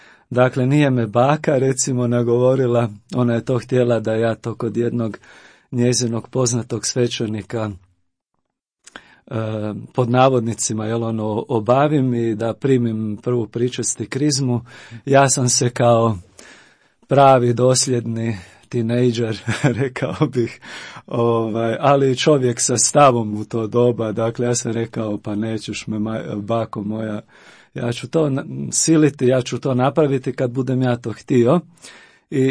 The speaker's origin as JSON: {"language": "Croatian", "town": "Petrinja", "region": "Sisak-Moslavina County", "country": "Croatia", "tie": "born or raised there", "also_born_or_lived": "Zagreb / Donja Stubica"}